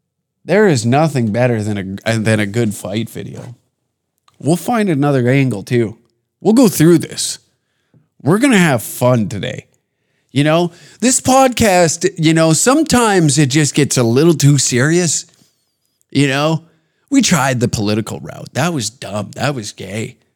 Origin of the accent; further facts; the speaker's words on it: Canada; But as a Canadian, taking the outside perspective, looking, just zooming in and being like, well, as times have changed, haven't they?